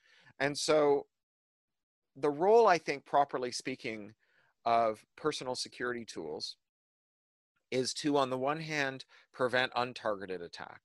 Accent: Canada; now in United States; As a Canadian living in the US, I don't get a vote.

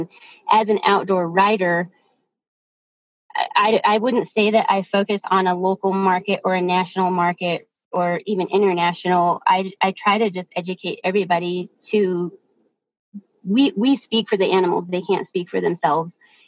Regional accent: Colorado, United States; I grew up in Colorado, and the population has just exploded there over the years.

